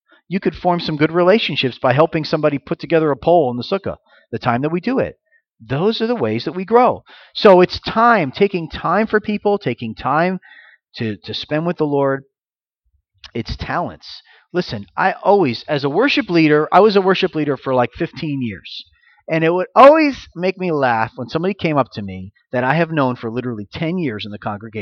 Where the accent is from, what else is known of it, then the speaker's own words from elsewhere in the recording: Florida, United States; I came from a congregation. I grew up in Florida. And Florida is the land of lots of Jewish people and lots of old people.